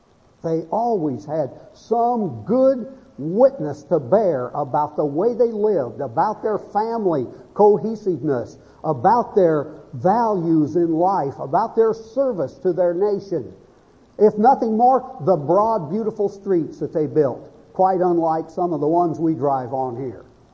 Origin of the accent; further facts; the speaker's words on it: Phoenix, Arizona, United States; I grew up in Phoenix, Arizona. That's Mormon country.